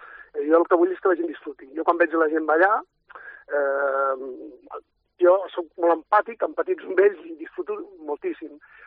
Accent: Vinyols i els Arcs, Catalonia, Spain; Vinyols i els Arcs és el meu poble, el Baix Camp, al costat de Reus

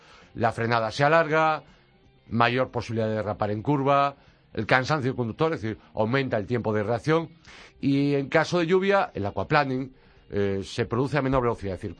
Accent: Galicia, Spain; Como soy gallego

